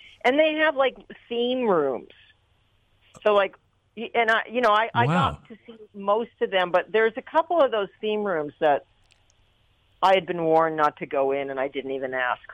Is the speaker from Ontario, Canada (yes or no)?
no; Winnipeg, Manitoba, Canada; a friend that lives in Winnipeg, which is my hometown.